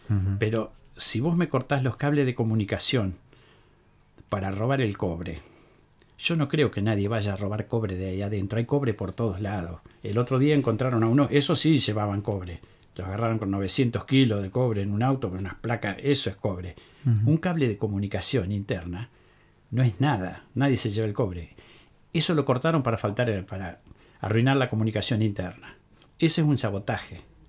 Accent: San Nicolás, Buenos Aires Province, Argentina; Yo soy de San Nicolás, así que la central de San Nicolás la conozco.

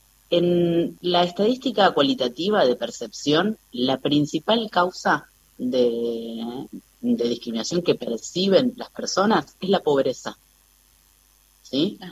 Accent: Argentina

